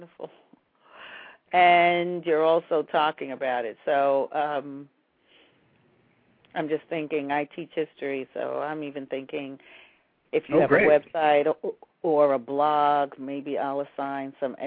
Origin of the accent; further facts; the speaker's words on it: New York, United States; originally I'm from New York, so if I mention Harlem, folks know